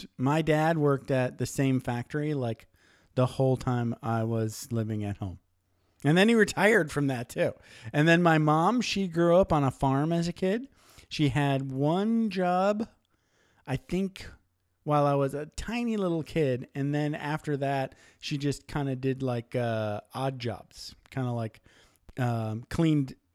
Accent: Michigan, United States; I grew up in Michigan too, but I was up in the UP chasing squirrels and chipmunks.

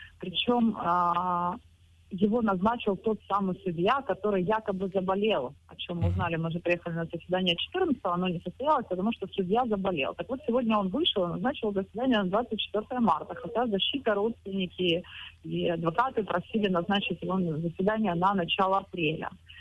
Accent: Ukraine; очень радостно отзываются и реагируют, когда слышат, что я из Украины.

